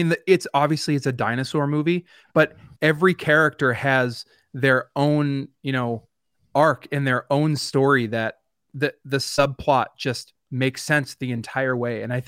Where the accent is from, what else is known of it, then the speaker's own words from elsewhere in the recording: Massachusetts, United States; I'm from Massachusetts. It's basically the tropics to us